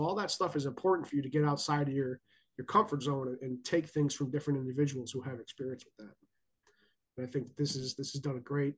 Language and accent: English; Northeast, United States; Like, you know, I'm from the Northeast. We're not very good at accepting change.